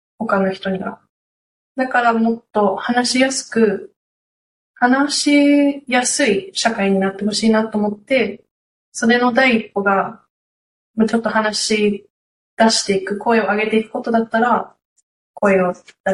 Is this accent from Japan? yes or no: no; Australia; 私、オーストラリアに育ったんですけど、